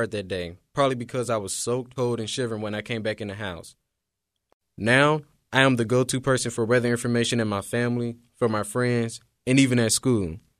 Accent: Dayton, Ohio, United States; I don't come from the best neighborhood. I'm from the Madden Hills neighborhood in Dayton. There are fights, and there are even shootings sometimes.

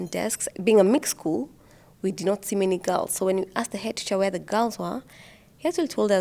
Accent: Kenya; I'm from Kenya.

